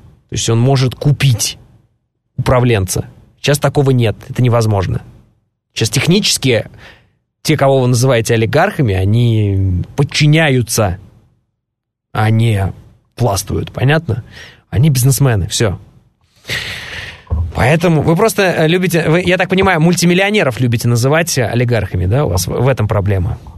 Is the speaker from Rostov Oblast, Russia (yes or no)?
no; Moscow, Russia; я тоже из Москвы